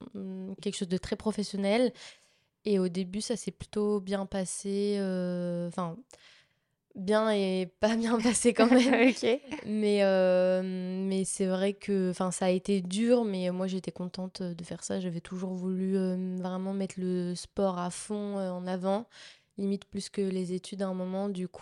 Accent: Valence, Auvergne-Rhône-Alpes, France; Alors moi, à la base, je viens de la Drôme, vers Valence, et j'ai commencé l'athlétisme là-bas

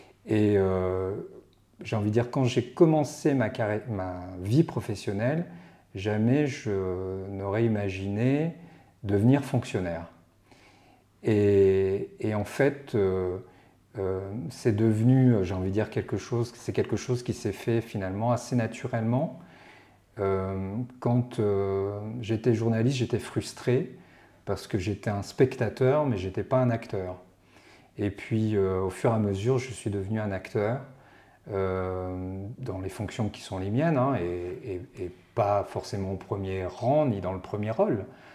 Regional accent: Réunion, France; je descends d'un des premiers habitants de La Réunion, donc je suis réunionnais depuis le XVIIe siècle

